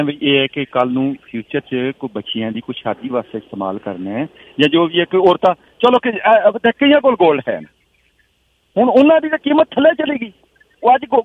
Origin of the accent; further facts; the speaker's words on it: Punjab, Pakistan; ਮੈਂ ਆਪਣੇ ਬਿਟਵੀਨ ਲਾਹੌਰ ਔਰ ਇਸਲਾਮਾਬਾਦ, ਪੰਜਾਬ।